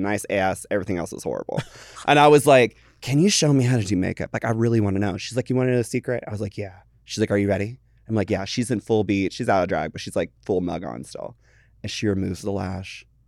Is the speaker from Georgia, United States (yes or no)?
yes; Atlanta, Georgia, United States; Like if I say I'm from Atlanta, I'm proud to be from Atlanta.